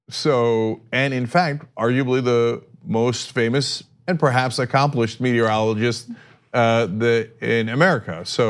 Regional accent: New Jersey, United States; I'll tell you another story during the postgame about snow cancellations growing up in New Jersey.

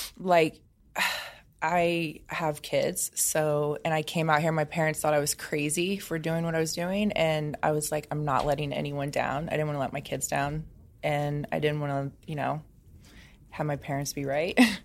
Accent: Indiana, United States

